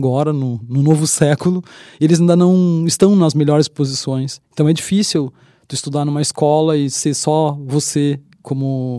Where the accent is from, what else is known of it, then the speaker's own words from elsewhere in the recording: Brazil; Porque a gente é brasileiro e onde estamos, né?